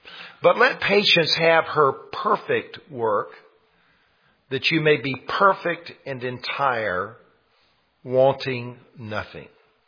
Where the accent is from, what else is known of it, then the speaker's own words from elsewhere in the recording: South Carolina, United States; I didn't grow up in South Georgia. I grew up in South Carolina, but I used to go down there all the time to see my grandparents